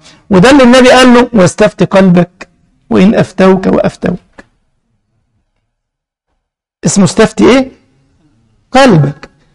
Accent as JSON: {"language": "Arabic", "country": "Egypt", "said": "عملوا برنامج في عندنا في مصر اسمه البيت"}